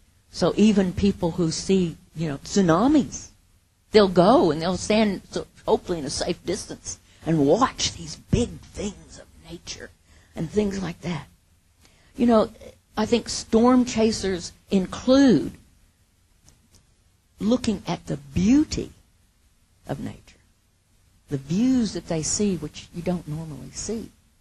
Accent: Oklahoma, United States; Now, I grew up in Oklahoma, which is the land of tornadoes.

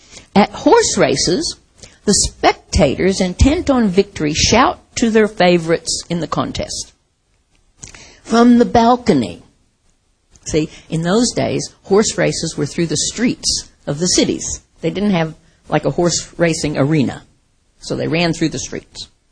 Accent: Midwest, United States; also born or lived in Massachusetts; I'm an American, right? I've lived, grew up in the Midwest, went to the East.

